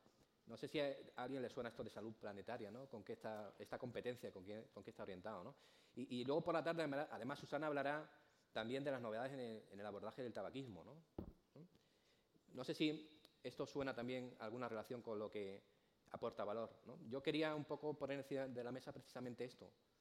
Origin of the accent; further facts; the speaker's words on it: Ciudad Real, Castilla-La Mancha, Spain; Soy de Ciudad Real.